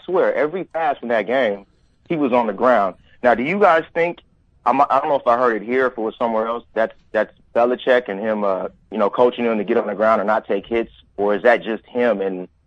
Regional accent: Los Angeles, California, United States; I mean, I'm from Los Angeles. I came out here and I met, you know, this Mexican gal, and we wound up starting a family.

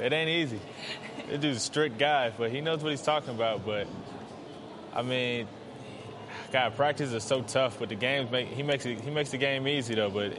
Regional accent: Houston, Texas, United States; also born or lived in Cleveland, Ohio / Indiana / Kansas / Austin, Texas; I grew up in Houston, Texas, but I was born in Cleveland, Ohio. We moved from Ohio to Indiana to Kansas to Austin, Texas, then finally to Houston, where we've been there for about 10 years now

